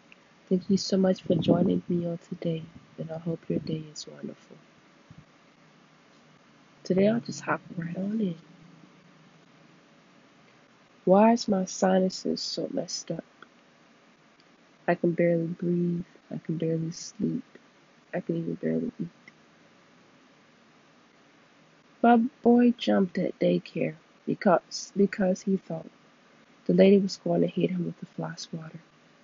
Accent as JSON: {"language": "English", "region": "Mississippi", "country": "United States", "tie": "born or raised there", "said": "I remember how I grew up in the South in Mississippi, where spanking and whippings were normal."}